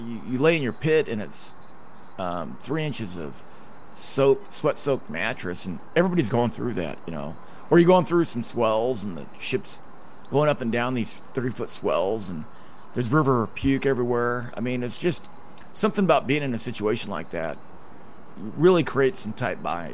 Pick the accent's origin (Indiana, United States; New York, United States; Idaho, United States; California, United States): Idaho, United States; A buddy of mine named Rob, he's from Michigan, and I'm from Idaho.